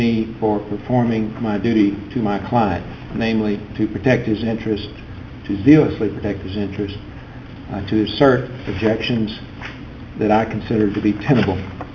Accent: Huntsville, Texas, United States; I'm from Huntsville, Texas.

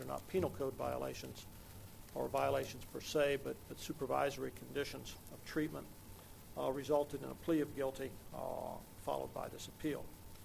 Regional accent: Fort Worth, Texas, United States; from Fort Worth.

